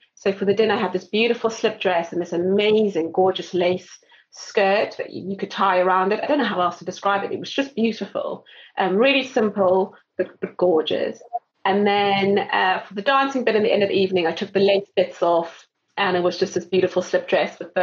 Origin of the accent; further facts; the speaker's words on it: South Africa; So being South African, I'm from a tribe called the Xhosa tribe.